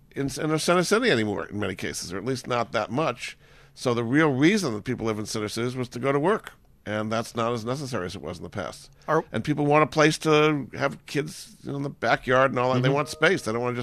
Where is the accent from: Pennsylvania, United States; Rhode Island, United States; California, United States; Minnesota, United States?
Rhode Island, United States; My own home where I grew up in Rhode Island, we put it for sale about a month ago.